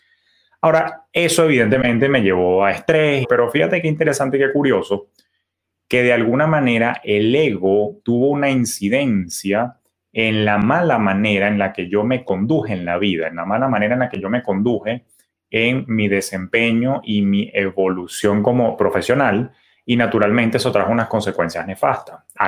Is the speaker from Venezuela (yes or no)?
yes; Venezuela; yo era ya tesorero de un banco comercial también en mi país natal. Es decir, de pasante a gerente de tesorería de un banco de tamaño mediano en Venezuela